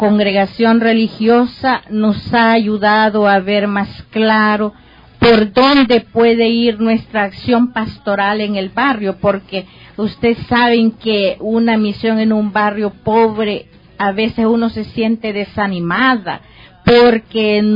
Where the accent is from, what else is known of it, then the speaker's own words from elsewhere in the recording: Chalatenango, El Salvador; now in Nicaragua; Yo soy salvadoreña, soy del departamento de Chalatenango, un departamento que fue muy masacrado en los años 80-90.